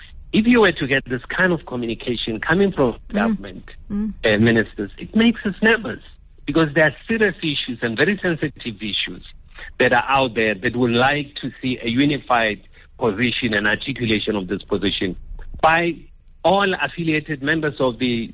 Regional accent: South Africa; Of course, we have no, as South African, we have no influence in terms of who ought to be elected or not be elected.

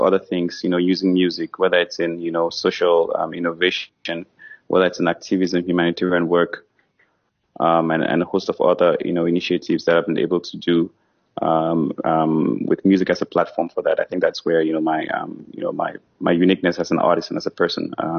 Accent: Cameroon; moved away as an adult; now in South Africa; I was born in Cameroon. … But I went to school in Cameroon, Central Africa.

